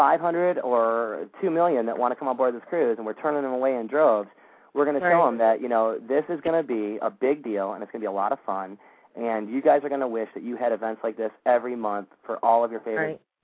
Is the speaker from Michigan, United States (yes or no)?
yes; Detroit, Michigan, United States; I'm from Detroit